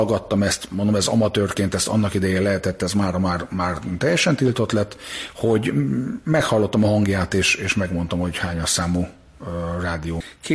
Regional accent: Hungary; írtam, hogy Magyarországról vagyok

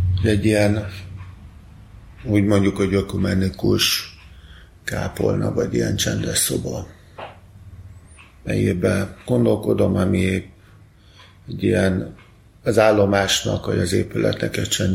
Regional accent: Budapest, Hungary; Itt a Mátyásföldi repülőtér mögött nőttem föl

